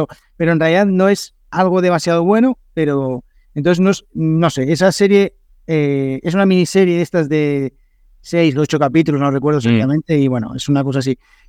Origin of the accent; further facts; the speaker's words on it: Asturias, Spain; yo soy de Asturias, que también está en el norte